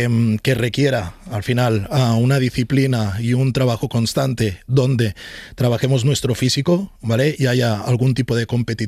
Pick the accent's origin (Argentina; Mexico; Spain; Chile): Spain; also born or lived in Brazil; Yo nací en Brasil.